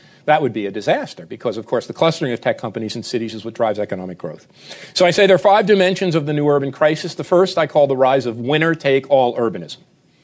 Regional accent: North Arlington, New Jersey, United States; also born or lived in Newark; The neighborhood I was born into in Newark, the neighborhood I grew up in North Arlington

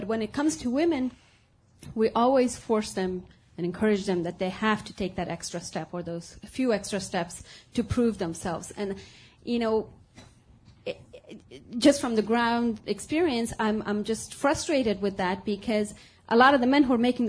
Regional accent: Afghanistan; I'm from Afghanistan.

